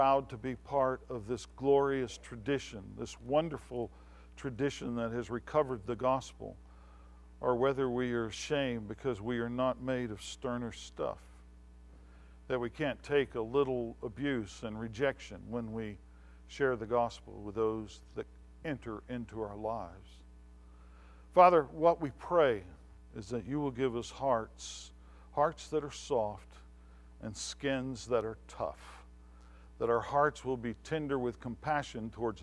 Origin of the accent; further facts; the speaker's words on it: England, United Kingdom; we know best because we're English